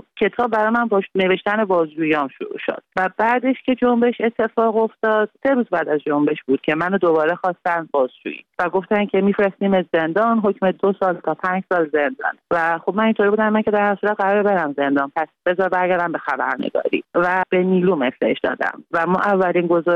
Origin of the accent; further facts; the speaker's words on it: Iran; منم یه زن ایرانی ام که در طول جنگ به دنیا اومدم و با وجود همه محدودیت‌های جمهوری اسلامی که روی همه جنبه‌های زن تاثیر گذاشته بود بزرگ شدم.